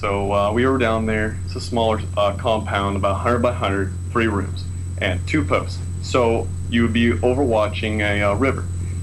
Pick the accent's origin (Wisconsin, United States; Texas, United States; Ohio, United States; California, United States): California, United States; San Diego; San Diego, California.